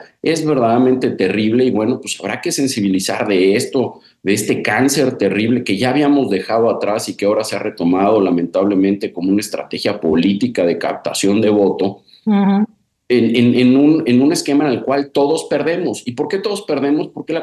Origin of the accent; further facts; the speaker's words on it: Mexico; Es verdaderamente doloroso como mexicano